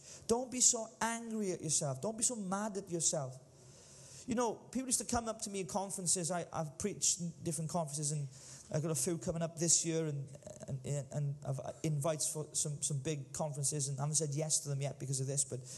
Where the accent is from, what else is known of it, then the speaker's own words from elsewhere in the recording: Llanelli, Wales, United Kingdom; I'm in Cwmbran. I'm from Llanelli.